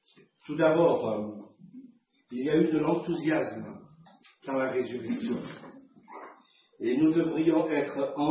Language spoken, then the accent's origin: French; France; Alors, j'ai compati, parce que je suis un Français, donc je compatis avec cette dame.